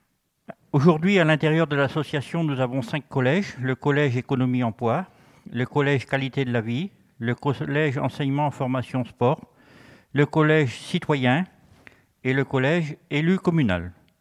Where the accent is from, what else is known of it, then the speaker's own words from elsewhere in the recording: Étrelles, Brittany, France; je suis d'Étrelles, agriculteur, ancien agriculteur d'Étrelles.